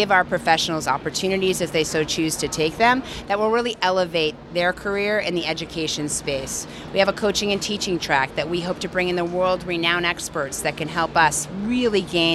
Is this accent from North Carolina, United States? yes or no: no; Syracuse, New York, United States; also born or lived in New Jersey; I was born in New Jersey, but grew up in upstate New York and Syracuse, New York, but we're excited.